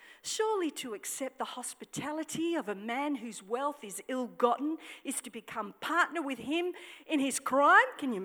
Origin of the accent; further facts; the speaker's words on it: Australia; That's when I'm really glad I'm an Australian, because I can say stuff like